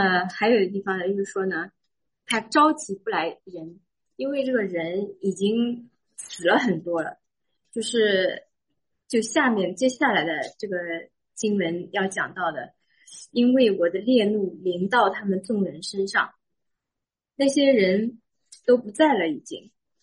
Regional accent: China; 就好像我们中国人那个放那个烟火

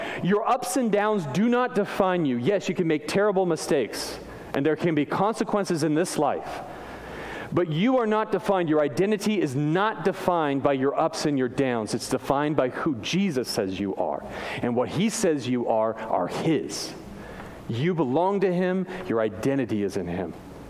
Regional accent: California, United States; My home state, where I grew up, I lived for how long? 34 years? My home state of California is one of the perpetrators of persecuting Christians.

